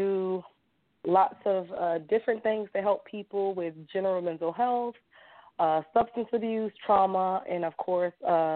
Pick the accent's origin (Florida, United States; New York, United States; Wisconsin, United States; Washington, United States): Florida, United States; Born and raised in Florida, but never been to Key West.